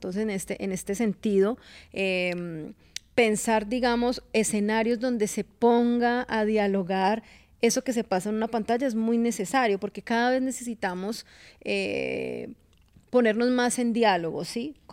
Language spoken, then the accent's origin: Spanish; Cali, Valle del Cauca, Colombia; los derechos culturales de los ciudadanos que somos nosotros los caleños